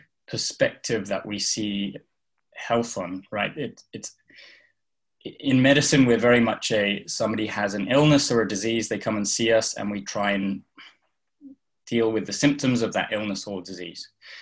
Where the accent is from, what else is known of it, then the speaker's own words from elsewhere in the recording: England, United Kingdom; obviously I'm English, but I went over there to study